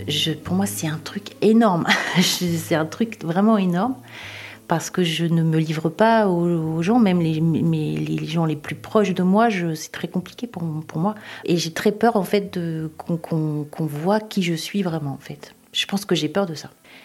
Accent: Tours, Centre-Val de Loire, France; J'ai 54, bientôt 55 ans. J'habite à Tours. Je suis originaire de Tours.

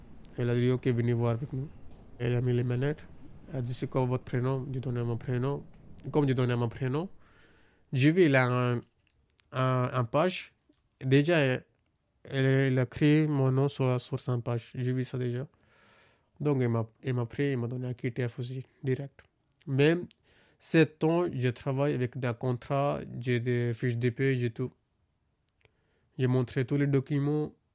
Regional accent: India; French is a second language; now in France; je viens de Inde. Je suis venu en France en 2015.

